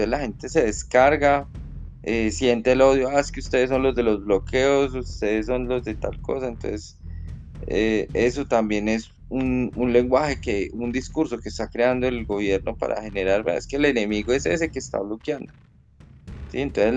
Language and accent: Spanish; Colombia; hay garantías para absolutamente todo lo como colombianos tenemos